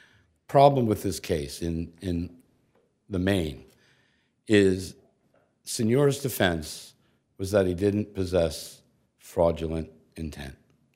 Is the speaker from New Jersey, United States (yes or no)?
no; Philadelphia, Pennsylvania, United States; I'm from Philadelphia, so I can't do anything about that.